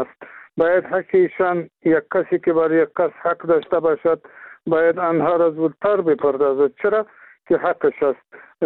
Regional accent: Afghanistan; ما افغان هستیم

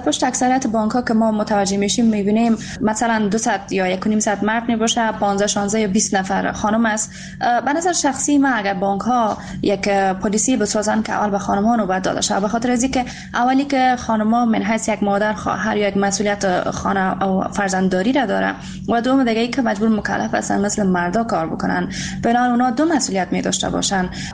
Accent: Afghanistan; افتخار میکنم واقعاً که من یک افغان هستم

